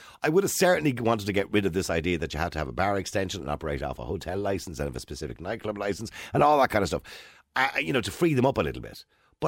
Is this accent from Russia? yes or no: no; Ireland; when you're away on holidays in America and you meet somebody, you go, I'm Irish.